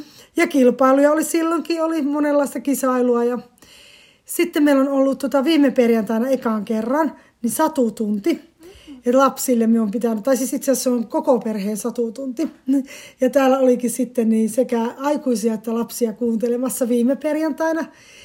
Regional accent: Lahti, Päijät-Häme, Finland; Ja mie on Lahdesta kotoisin, tai nykyään asutaan Lahdessa ja täällä ollaan Kaamasessa mökkiläisinä.

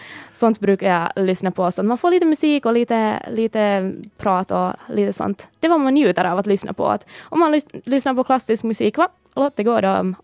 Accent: Sipoo, Uusimaa, Finland; now in Helsinki, Finland; Just eftersom jag är från Sibbo, så brukar jag söka mig till sådana här skogsrutter. Och jag bor där i Arabia

